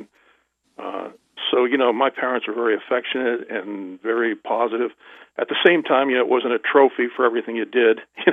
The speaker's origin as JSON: {"language": "English", "town": "Duxbury", "region": "Massachusetts", "country": "United States", "tie": "born or raised there", "said": "I grew up in a little town called Duxbury, Massachusetts, which is right across the bay from Plymouth Rock, where the Pilgrims first settled. And so it's kind of a historic town."}